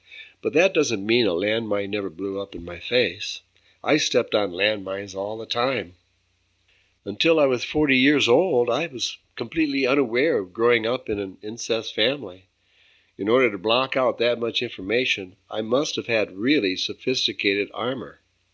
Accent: United States; Growing up in America during the greatest economic expansion the world has ever known meant that Santa would be busy.

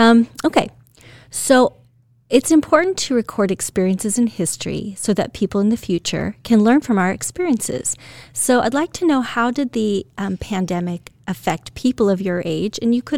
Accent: New York, United States; now in Ohio, United States; I grew up in New York, and then moved here to Ohio.

